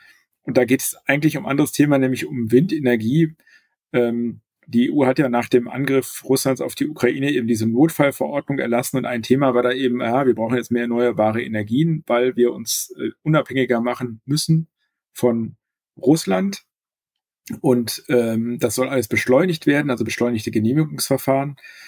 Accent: Berlin, Germany

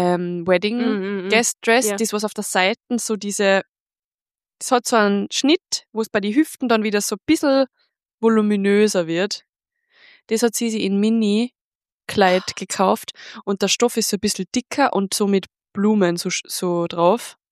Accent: Austria; da muss ich mich jetzt ja. Als Österreicherin richtig aufregen über das.

